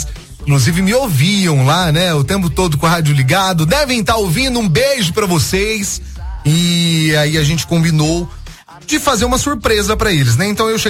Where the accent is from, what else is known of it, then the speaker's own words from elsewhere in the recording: Estiva, Minas Gerais, Brazil; E sou de Estiva, amo vocês.